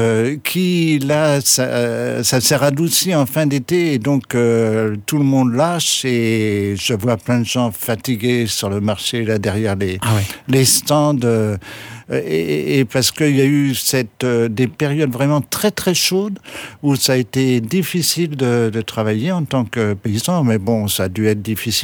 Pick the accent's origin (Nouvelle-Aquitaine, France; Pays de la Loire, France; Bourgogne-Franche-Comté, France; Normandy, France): Normandy, France; moved away; bon moi je ne suis pas Véronais, vous devez l'entendre, je n'ai pas l'accent d'ici. Quand je suis arrivé de Normandie il y a 45 ans